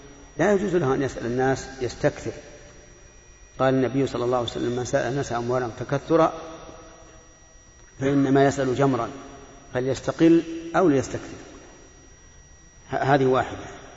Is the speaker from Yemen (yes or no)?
no; Saudi Arabia; فمثل هنا عندنا في المملكة العربية السعودية أنه يجب على المرأة أن تغطي وجهها